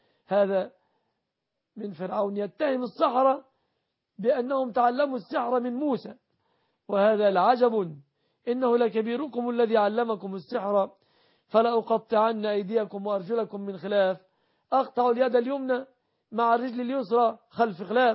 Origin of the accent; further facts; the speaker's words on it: Egypt; بلادنا مصر